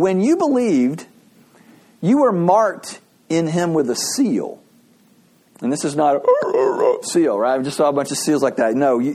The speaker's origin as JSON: {"language": "English", "region": "Texas", "country": "United States", "tie": "born or raised there", "said": "Now, I grew up in Texas. Now, Texas is not the only place that has cattle, but there's a lot of cows in Texas."}